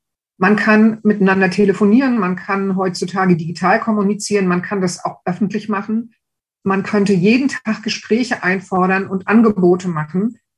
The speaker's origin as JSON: {"language": "German", "town": "Strausberg", "region": "Brandenburg", "country": "Germany", "tie": "born or raised there", "said": "In meiner Heimatstadt Strausberg werden demnächst ukrainische Führungskräfte der Armee ausgebildet."}